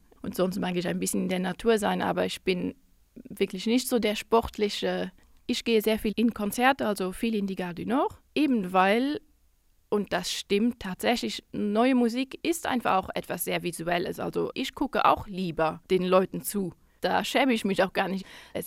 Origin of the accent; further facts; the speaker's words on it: Luxembourg; und ich bin Luxemburgerin und in Luxemburg gibt es immer im Sommer einen großen Jahrmarkt